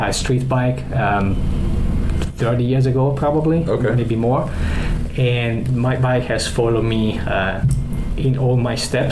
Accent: Italy; born there; English is a second language; moved away as an adult; As you can guess from my accent, I was not born here. I was born in Italy, so I'm Italian

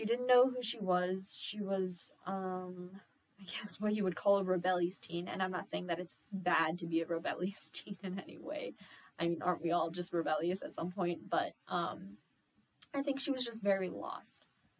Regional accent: United States; but also, like, for us being a mixture of Chinese and American and growing up in America with that lens in mind as well.

